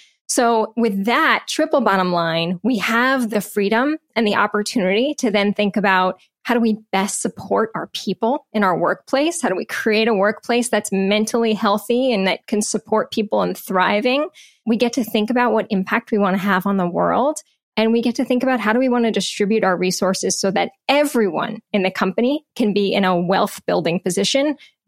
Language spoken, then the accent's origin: English; New Jersey, United States; So Steve, I grew up in Northern New Jersey. My mom was an elementary school teacher. My dad was a small business owner.